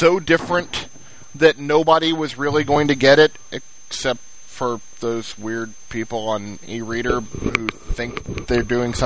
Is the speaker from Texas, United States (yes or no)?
yes; Texas, United States; because, you know, I'm Texan and we listen to our gut.